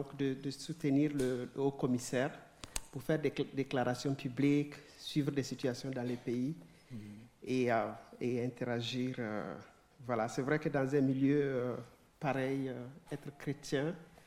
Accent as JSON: {"language": "French", "country": "Burkina Faso", "said": "J'ai oublié de préciser que je suis burkinabé, donc je suis du Burkina."}